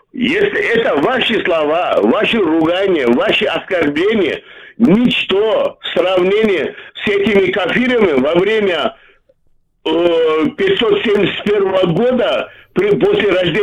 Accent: Tajikistan; now in Moscow, Russia; я из Таджикистана, я сам узбек, но и приехал из Таджикистана, я вот больше 10 лет, я принял гражданство, я здесь живу.

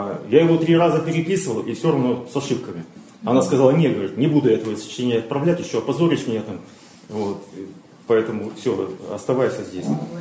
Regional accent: Vladivostok, Primorsky Krai, Russia; born there; Родился я во Владивостоке, учился, поступил в высшее военно-морское училище имени Макарова

